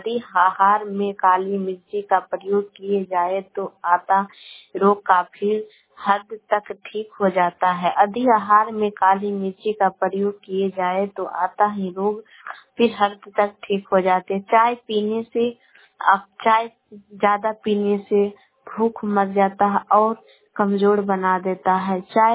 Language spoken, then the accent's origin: Hindi; Patna, Bihar, India; मैं गोवा से शिवपुरा से बोल रही हूँ। मैं पटना जिला के रहने वाली हूँ।